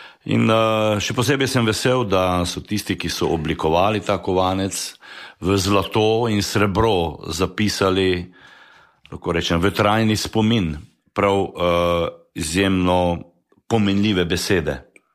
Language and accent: Slovenian; Prekmurje, Slovenia; Dokazali smo Prekmurci, torej kot rečeno, da znamo živeti v sožitju.